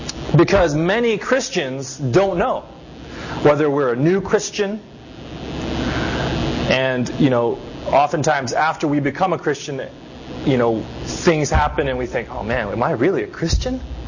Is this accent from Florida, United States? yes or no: no; Los Angeles, California, United States; I grew up in Los Angeles, and not the best part of town